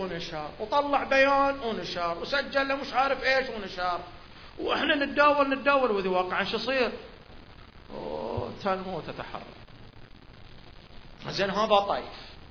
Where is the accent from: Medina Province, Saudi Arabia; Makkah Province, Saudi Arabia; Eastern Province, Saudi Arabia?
Eastern Province, Saudi Arabia; بكل صراحة أنا حيل حساوي